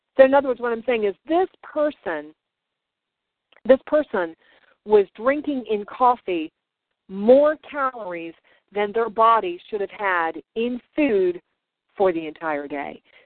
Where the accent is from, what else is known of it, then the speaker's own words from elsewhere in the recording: New Jersey, United States; You know, I grew up in New Jersey